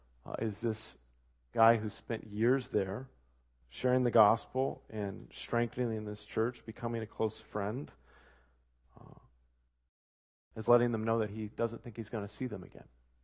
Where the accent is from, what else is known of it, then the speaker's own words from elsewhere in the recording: Eugene, Oregon, United States; I remember growing up in Eugene, I think it was in the early 90s